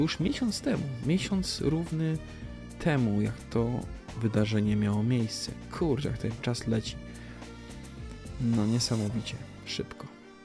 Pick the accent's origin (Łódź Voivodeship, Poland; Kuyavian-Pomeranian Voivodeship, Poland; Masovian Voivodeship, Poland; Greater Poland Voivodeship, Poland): Kuyavian-Pomeranian Voivodeship, Poland; Grudziądz; moved away; Znaczy, ja pochodzę z Grudziądza, już długo tam nie mieszkam, ale ze starych czasów grudziąskich pamiętam dużo rzeczy.